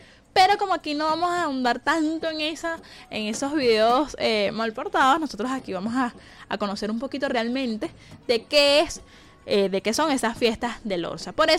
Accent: Venezuela; que nosotros como venezolanos tenemos que preservar

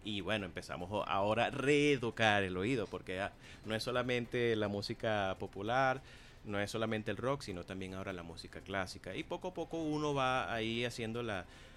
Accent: Venezuela; Siempre va a haber algo de nuestra manera venezolana

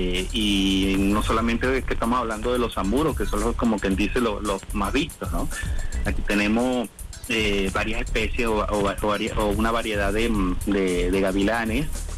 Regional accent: Zulia, Venezuela; yo soy, como voy a un zuliano, yo soy de Zulia, obviamente, ¿no?

